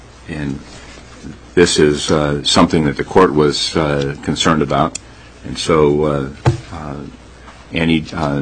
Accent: Fairbanks, Alaska, United States; Let's go to Fairbanks, my hometown.

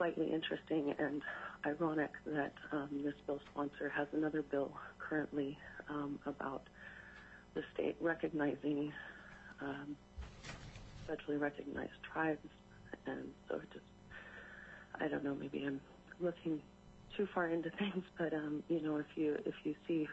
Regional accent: Ketchikan, Alaska, United States; now in Juneau, United States; I'm Simshian from the Eagle Clan, born and raised in Ketchkan, Alaska, but I live here in Juneau

